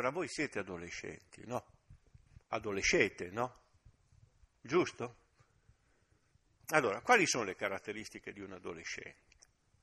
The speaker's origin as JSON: {"language": "Italian", "region": "Liguria", "country": "Italy", "said": "io sono ligure, figuratevi"}